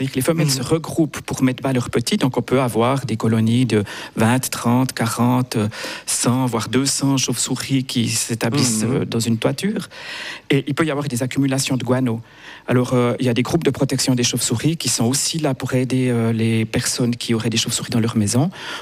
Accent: Switzerland; chez nous, en Suisse

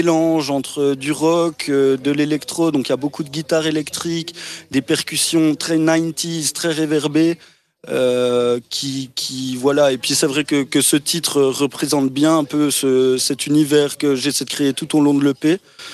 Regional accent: Jura, Switzerland; accent: Jura; des fois, on me taille un peu à Lausanne sur mon accent jurassien.

